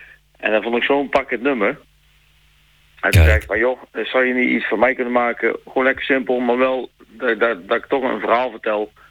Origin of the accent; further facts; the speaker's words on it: Den Bosch, North Brabant, Netherlands; now in Tilburg, Netherlands; Woonachtig in Tilburg met mevrouw en kindjes. Ja. Maar ja, Den Bosch is natuurlijk wel mijn geboortestad.